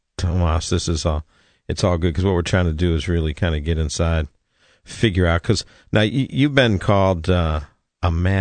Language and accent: English; Pennsylvania, United States; we did not have Greek Orthodox churches where I grew up in Pennsylvania.